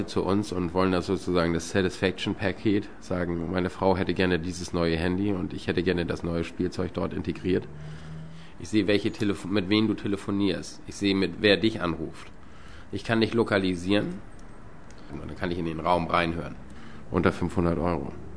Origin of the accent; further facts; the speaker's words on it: Germany; born there; Herkunft, ich bin in Deutschland geboren, meine Eltern sind Palästinenser und jordanische Staatsbürger.